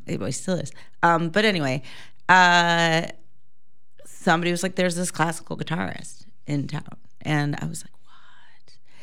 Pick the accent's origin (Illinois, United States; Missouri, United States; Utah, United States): Illinois, United States; Chicago; we grew up singing in the Chicago Children's Choir